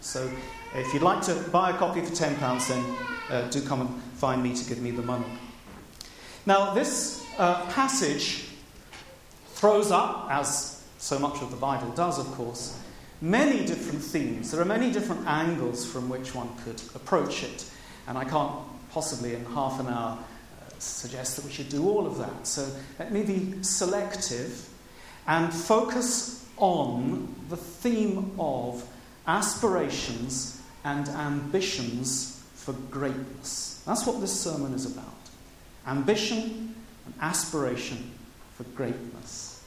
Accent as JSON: {"language": "English", "region": "London", "country": "United Kingdom", "tie": "born or raised there", "said": "I grew up in the Putney-Wimbledon area."}